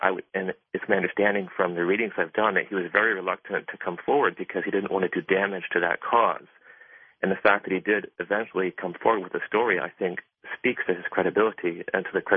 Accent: New Hampshire, United States; And I was born in New Hampshire, grew up in New Hampshire. I'm familiar with the White Mountains area.

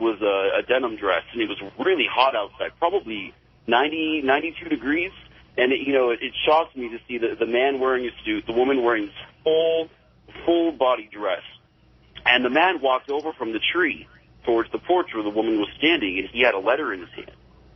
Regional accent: Portland, Oregon, United States; I'm actually from Portland, Oregon, 45 minutes north of Albany, where that boy just called from.

